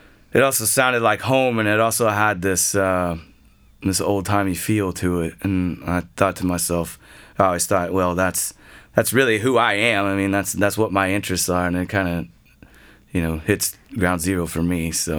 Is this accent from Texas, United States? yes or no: yes; Brady, Texas, United States; moved away; I think once I did leave Brady, which was my hometown, and got to expand my horizons a little bit